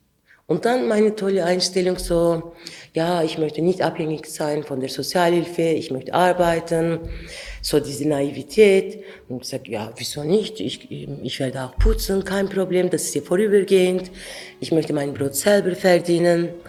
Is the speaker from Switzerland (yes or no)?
no; Ankara, Turkey; now in Germany; Ich bin in Ankara aufgewachsen, aber ich komme aus Adıyaman. Meine Wurzeln sind dort. Adıyaman habe ich eben zuerst aber vor 3 Jahren sehen können. Aber ich bin in der Großstadt in Ankara aufgewachsen. Kurdisch war verboten.